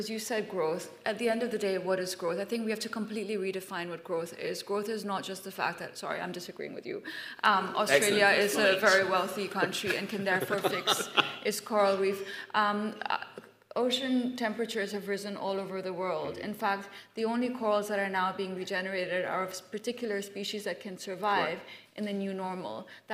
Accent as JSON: {"language": "English", "town": "Islamabad", "region": "Islamabad Capital Territory", "country": "Pakistan", "tie": "born or raised there", "said": "I'm half Indian, half Pakistani. I grew up in Islamabad in the war on terror"}